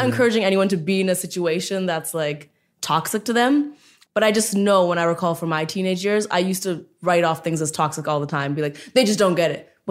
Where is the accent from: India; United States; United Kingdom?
India; especially as an Indian woman, a huge, huge deal.